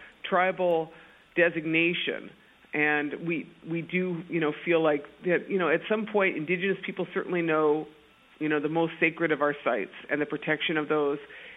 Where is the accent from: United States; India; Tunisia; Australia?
United States; I'm not from Standing Rock. I'm from a reservation a little bit east of there, but I've worked with the Standing Rock tribe.